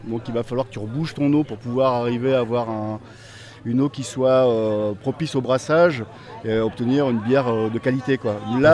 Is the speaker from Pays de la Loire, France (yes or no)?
yes; Angers, Pays de la Loire, France; Moi je suis originaire de Angers.